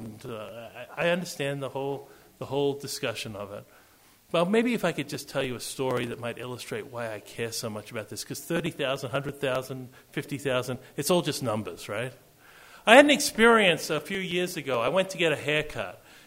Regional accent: Australia; now in United States; I'm from Australia originally.

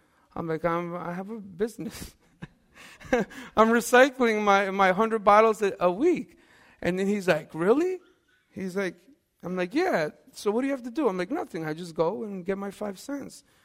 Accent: Haverstraw, New York, United States; I grew up in Havistraw, about 45 minutes from here.

